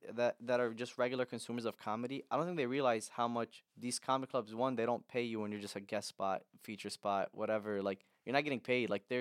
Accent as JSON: {"language": "English", "town": "Rockford", "region": "Illinois", "country": "United States", "tie": "born or raised there", "also_born_or_lived": "Iraq", "said": "Like, I'm from Iraq originally. You know what I mean? Like, I grew up Rockford, grew up in, like, started my comedy in Chicago."}